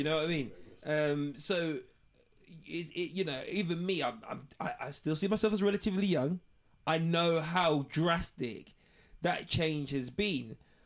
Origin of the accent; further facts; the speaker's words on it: London, United Kingdom; obviously being a Cockney Red that I am